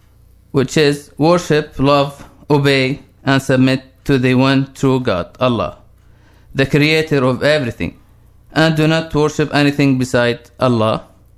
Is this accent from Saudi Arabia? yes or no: yes; Saudi Arabia; I am from Saudi Arabia.